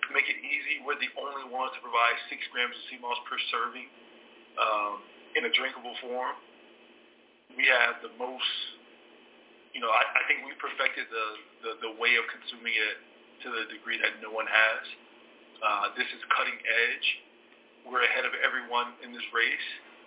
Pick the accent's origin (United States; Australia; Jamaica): Jamaica; I'm Jamaican. It's from Jamaica. I have my Jamaican shirt on.